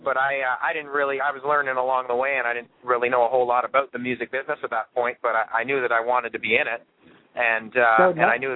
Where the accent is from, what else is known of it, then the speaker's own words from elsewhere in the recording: Fergus, Ontario, Canada; And then I came home from Nashville back to my hometown of Fergus and saw my brother back at the family home